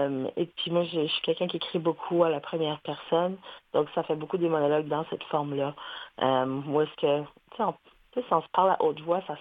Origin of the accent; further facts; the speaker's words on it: Halifax, Nova Scotia, Canada; Moi, je viens d'Halifax. C'est sûr que ces mélanges de langues-là font partie de mon entourage, mais c'est pas ma langue à moi, exactement. La mienne n'a pas de nom. Je viens d'Halifax. Notre culture n'a pas un nom qui est connu.